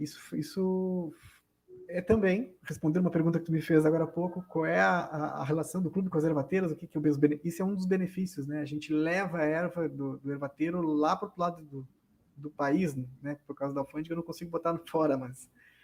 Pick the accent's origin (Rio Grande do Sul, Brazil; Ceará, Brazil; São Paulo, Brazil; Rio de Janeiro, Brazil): Rio Grande do Sul, Brazil; Eu sou gaúcho, tomo mate desde de guri